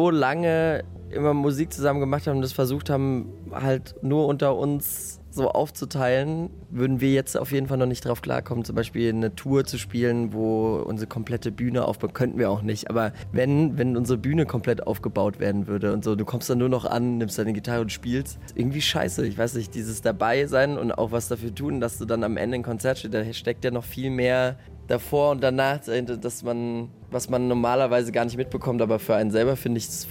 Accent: Berlin, Germany; Ich komme aus Berlin.

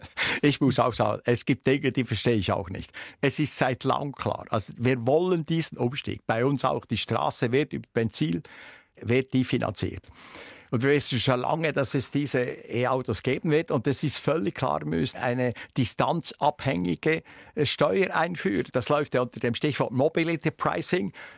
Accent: Switzerland; weil das ist für mich eines das Unglaublichste, dass bei uns in der Schweiz sind deutlich über 10% der Fahrten mit dem Auto sind weniger lang als 5 Kilometer.

